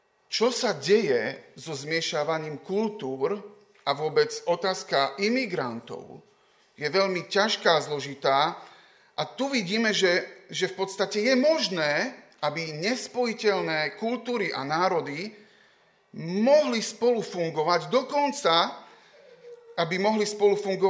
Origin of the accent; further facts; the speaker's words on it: Košice, Košice Region, Slovakia; veď my sme Košičania, u nás my nemáme stred rôznych kultúr.